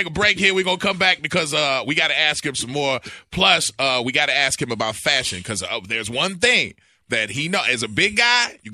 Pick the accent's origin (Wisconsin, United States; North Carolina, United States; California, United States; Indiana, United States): Indiana, United States; Gary; you know how I told you, I'm from Gary. So Bernie Mac, we two gunshots away from Chi.